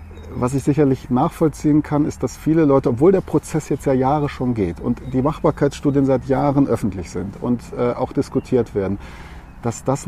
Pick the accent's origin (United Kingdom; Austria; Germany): Germany; North Rhine-Westphalia; Aber so wie den Nordpark, wo ich groß geworden bin